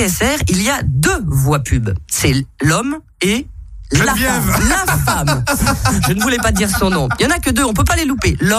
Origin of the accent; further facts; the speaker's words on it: Switzerland; On est suisse quand même.